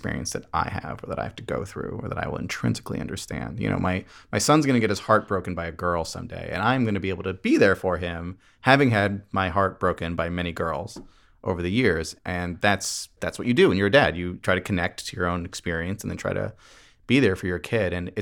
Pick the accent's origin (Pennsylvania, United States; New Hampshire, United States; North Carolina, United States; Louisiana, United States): New Hampshire, United States; And I grew up in New Hampshire. It was something crazy, like 95% white or something, right?